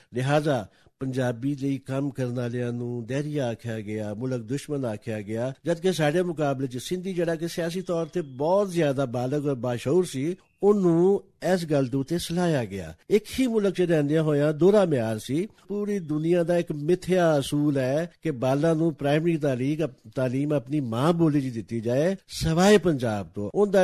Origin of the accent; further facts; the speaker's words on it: Sahiwal, Punjab, Pakistan; 1961 ਦੇ ਵਿੱਚ ਮੈਂ … ਹੋਣਾ ਦੇ ਘਰ ਇਸ ਦੁਨੀਆਂ ਦੇ ਵਿੱਚ ਆਇਆ, ਜਿਹੜੇ ਕਿ ਲਾਹੌਰ ਤੋਂ ਉਚਾਲਾ ਕਰਕੇ ਆਏ ਸਨ ਤੇ ਮੁੱਢਲੀ ਤਾਲੀਮ ਇੱਥੋਂ ਦੇ ਹੀ ਸਾਡੇ ਮਹੱਲਾ ਈਦਗਾਹ ਦੇ